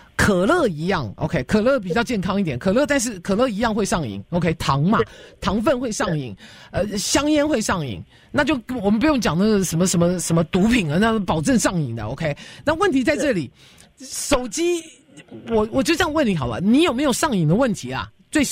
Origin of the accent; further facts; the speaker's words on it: United States; also born or lived in Taiwan; 我虽然在台湾出生哦，但是我实际的生活年纪哦是在美国长，所以我回到台湾我只有语言通而已